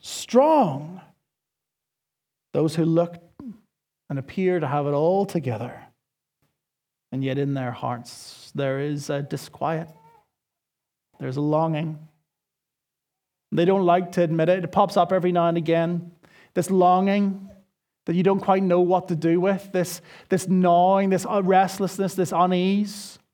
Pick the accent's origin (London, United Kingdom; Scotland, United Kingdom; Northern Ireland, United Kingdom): Northern Ireland, United Kingdom; accent: Nordy; grew up in Northern Ireland, but I was born here. I was born in the Republic. But I grew up in Northern Ireland, and I got blessed or cursed, depending on your perspective, with this Nordy accent.